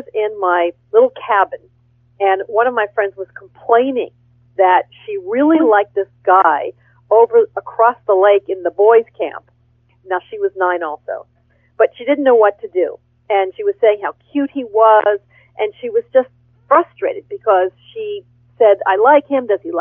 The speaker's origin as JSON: {"language": "English", "region": "Pennsylvania", "country": "United States", "tie": "born or raised there", "said": "I grew up in Pennsylvania."}